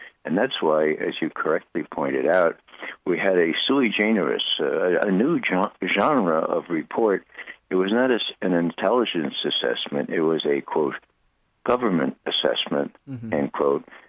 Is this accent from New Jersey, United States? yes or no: no; The Bronx, New York, United States; I come from the Bronx, right?